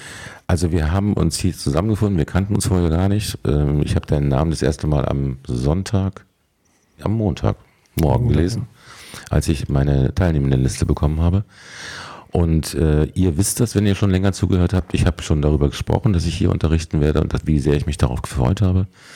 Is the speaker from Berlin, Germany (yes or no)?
yes; Berlin, Germany; ich bin ja Berliner und das ist ja eigentlich auch im Norden